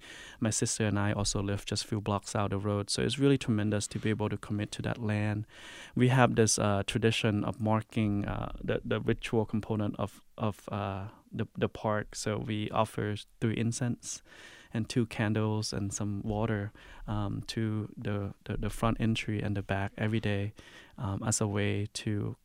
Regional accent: Laos; dim sum has always been really sacred in my life growing up in Laos.

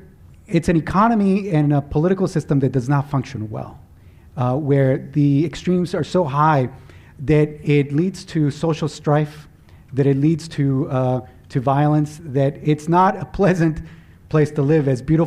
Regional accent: Guatemala; English is a second language; someone that was grew up in the developing world, I was born in Guatemala and spent most of my childhood there

